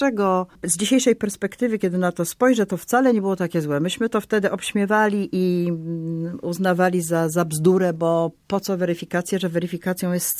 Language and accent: Polish; Kielce, Świętokrzyskie Voivodeship, Poland; ja pochodzę z Kielc, chodziłam w tychże Kielcach najpierw do ogniska muzycznego, potem do szkoły muzycznej.